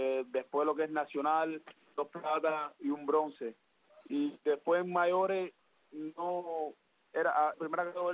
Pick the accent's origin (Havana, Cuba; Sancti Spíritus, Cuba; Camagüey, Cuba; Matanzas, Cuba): Camagüey, Cuba; Vertientes; En la misma provincia de Camagüey nací y de ahí me trasladé a Vertientes, un municipio, claro, de la provincia.